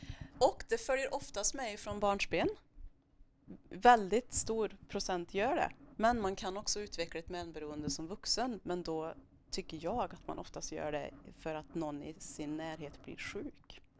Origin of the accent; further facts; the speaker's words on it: Grums, Värmland, Sweden; Jag utgår ifrån Grums där jag är uppvuxen och fortfarande inte har flyttat ifrån.